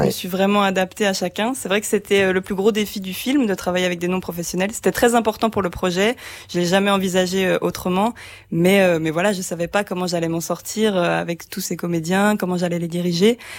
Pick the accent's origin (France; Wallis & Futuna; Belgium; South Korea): France; Bourgogne-Franche-Comté; j'ai vraiment tourné dans mon village, ouais. Là où j'ai grandi, à Crécia et dans les alentours